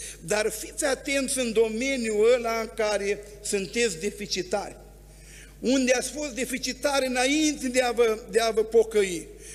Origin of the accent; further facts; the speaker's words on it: Bucovina, Romania; eu vin dintr-o zonă binecuvântată, sunt bucovinean.